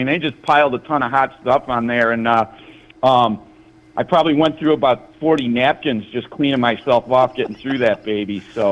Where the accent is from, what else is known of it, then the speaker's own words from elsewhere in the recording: Rochester, New York, United States; tournament was in Rochester, it brought a tear to my eye. Let's put it that way. I was so proud of my hometown.